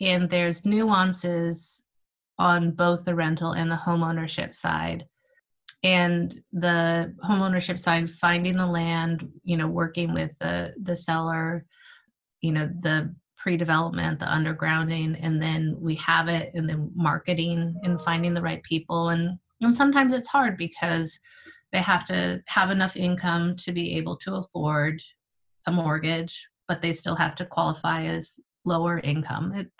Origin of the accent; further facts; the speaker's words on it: Paradise, California, United States; So I grew up in Paradise and I went to college and then I did AmeriCorps.